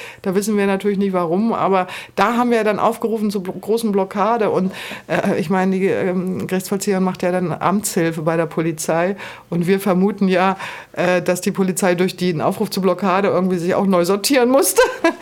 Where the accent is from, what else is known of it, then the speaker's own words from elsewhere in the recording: East Germany, Germany; Ich komme jetzt aus dem Osten, bei uns galt auch mehr das Wort.